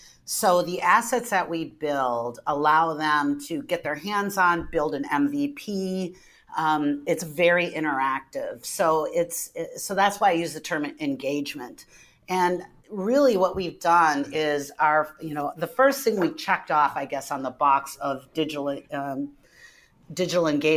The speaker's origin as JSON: {"language": "English", "town": "Green Bay", "region": "Wisconsin", "country": "United States", "tie": "born or raised there", "said": "I grew up in Green Bay, so it's a little bit of an enemy to Chicago when it comes to football"}